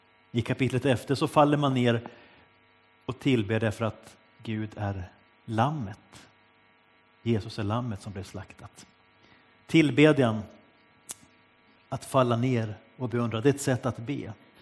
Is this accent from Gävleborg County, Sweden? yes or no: yes; Gävleborg County, Sweden; Jag växte upp i Hälsingland, där i den byn där jag föddes